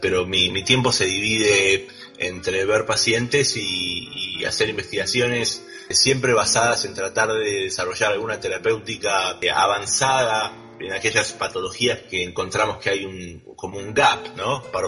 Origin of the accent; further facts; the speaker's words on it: La Plata, Buenos Aires Province, Argentina; moved away as an adult; yo soy originalmente de La Plata, terminé mi facultad de medicina ahí, luego me fui a Buenos Aires a hacer mi residencia de medicina interna en CEMIC en Buenos Aires